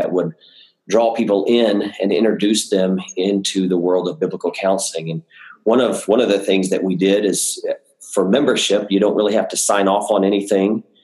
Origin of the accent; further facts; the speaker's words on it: Texas, United States; going to come down to Texas with a bunch of her friends and do nursing down here. So she ended up in my home state, which was fine with me.